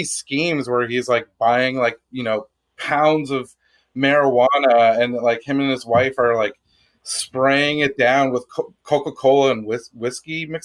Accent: Canada; being Canadian and having it be like this Canadian story

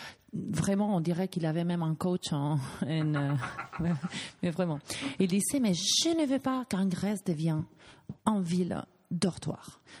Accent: Spain; French is a second language; parce qu'en tant qu'espagnol, des fois pour moi, écrire c'est quand même complexe

